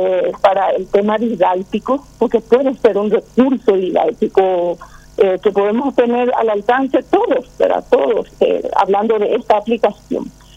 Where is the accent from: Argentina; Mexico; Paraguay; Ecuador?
Paraguay; todos los paraguayos, porque somos paraguayos